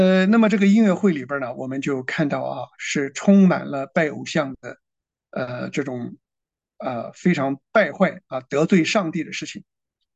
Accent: China; now in Australia

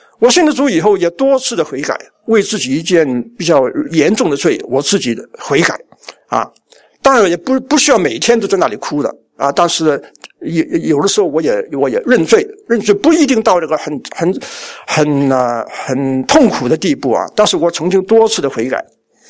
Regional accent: China

